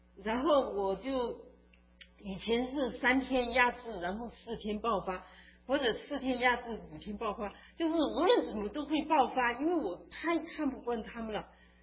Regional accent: China; 因为我是从大陆来的，我们几十年受的教育 它都给我们形成了一个固定的概念，用看什么事情都是用一种无神论的观念去看

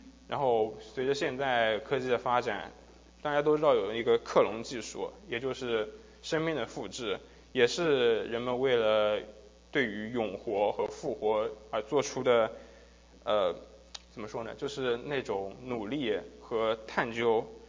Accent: Zhejiang, China; 我是浙江那边的嘛，然后我准确来说我是第四代基督徒。

